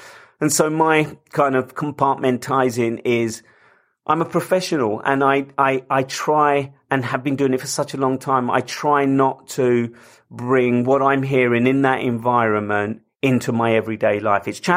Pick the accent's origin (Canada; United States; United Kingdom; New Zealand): United Kingdom; London; I come from London, I live in London